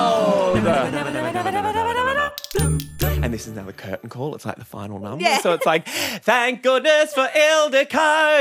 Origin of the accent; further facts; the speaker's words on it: Queensland, Australia; I am from Queensland. And majority of my family and friends in Queensland say pool as pool.